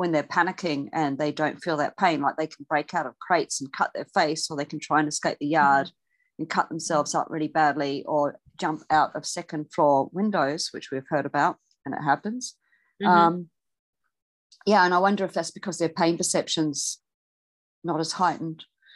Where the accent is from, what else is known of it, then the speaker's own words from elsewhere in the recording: Australia; here from Australia